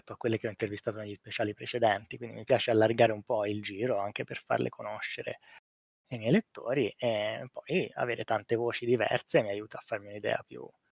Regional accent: Pisa, Tuscany, Italy; sono di Pisa.

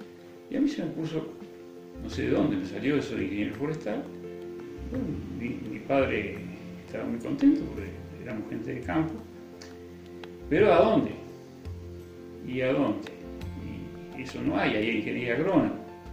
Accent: Colonia Mabragaña, Buenos Aires, Argentina; nosotros vivíamos en Colonia Mabragaña. O sea, soy colonense por nacimiento, pero hasta los 11 años vivimos en estancia, en Colonia Mabragaña, y se llamaba Estancia del Carmen.

